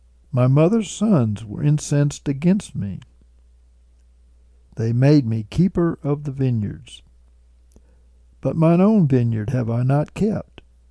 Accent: South Africa; now in United States; the house that I grew up in back in South Africa

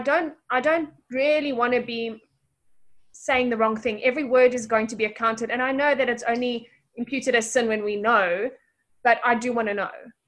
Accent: South Africa; maybe I'm from South Africa and we speak differently there

